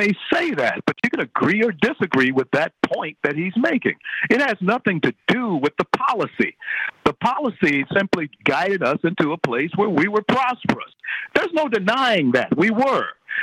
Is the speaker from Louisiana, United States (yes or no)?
yes; Louisiana, United States; Listen, I'm from Louisiana.